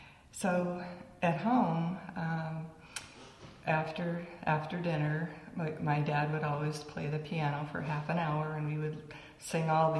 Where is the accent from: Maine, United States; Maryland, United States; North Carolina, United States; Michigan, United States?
Maine, United States; Orono; also born or lived in Bangor, United States; I was born in Bangor, Maine in 1939, and I grew up next to campus, the University of Maine. That was the only University of Maine at the time, and that was in Orono, Maine.